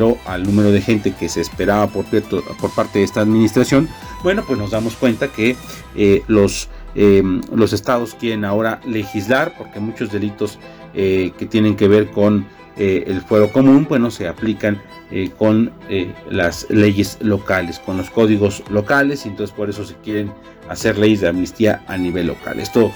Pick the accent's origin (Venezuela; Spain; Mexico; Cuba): Mexico; es un tema que debe ponernos a reflexionar a todos como mexicanos